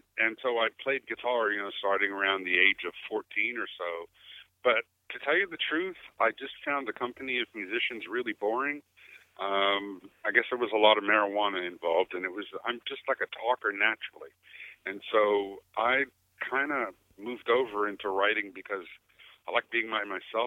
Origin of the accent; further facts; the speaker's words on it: Trinidad & Tobago; born there; because I was born in Trinidad and my family is Trinidadian.